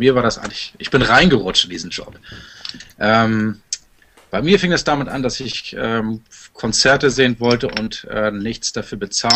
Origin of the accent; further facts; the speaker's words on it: Lübeck, Schleswig-Holstein, Germany; Ich komme aus Lübeck. Ein bisschen weg von dir, aber Kiel ist dicht bei.